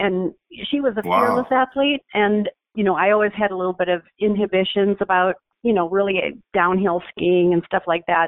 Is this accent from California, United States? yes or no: no; Deerfield, Illinois, United States; I grew up in a place called Deerfield